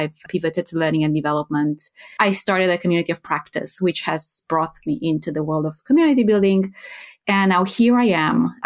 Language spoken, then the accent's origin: English; Romania; English is a second language; now in Netherlands; I live in the Netherlands. I am originally from Romania, from Eastern Europe, and been doing a bit of traveling and living around Europe for the past 10 years before settling in this beautiful country.